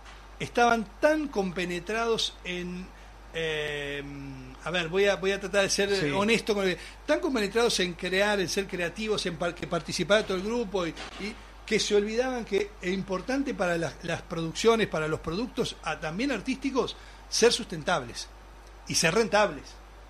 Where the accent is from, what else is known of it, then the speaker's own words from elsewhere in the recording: Uruguay; now in Argentina; me fui del Uruguay. Yo me fui del Uruguay, y bueno, trabajé como productor en muchos lados, y después llegué, cuando llegué en 91 en la Argentina